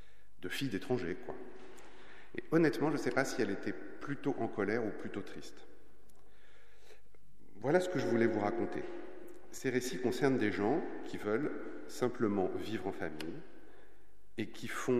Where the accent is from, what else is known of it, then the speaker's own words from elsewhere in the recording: Versailles, Île-de-France, France; born there; Moi, je suis née à Versailles.